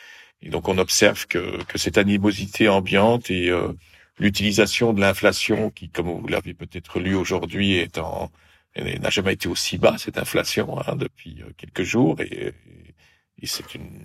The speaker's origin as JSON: {"language": "French", "country": "Belgium", "tie": "born there", "said": "parce que je suis né d'un père hollandais en Belgique et habitant en partie à Paris, en partie à Bruxelles."}